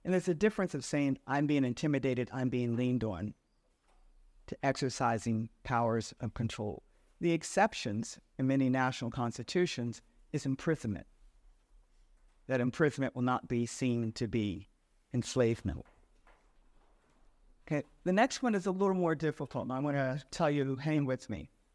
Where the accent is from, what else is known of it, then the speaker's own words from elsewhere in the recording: Philadelphia, Pennsylvania, United States; I'm from Philadelphia, and Ben Franklin is our patron saint